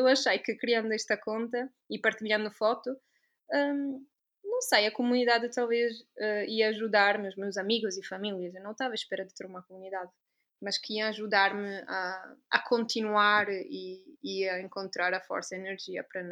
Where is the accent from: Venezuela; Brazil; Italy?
Italy; Trieste, Friuli-Venezia Giulia; Portuguese is a second language; now in Lisbon, Portugal; Eu sou italiana, sou de uma cidade que se chama Trieste, que fica no nordeste da Itália.